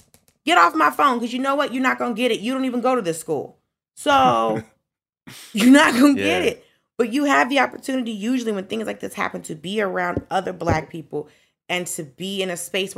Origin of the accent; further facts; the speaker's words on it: Atlanta, Georgia, United States; And I grew up in Atlanta. So I'm accustomed to seeing black money.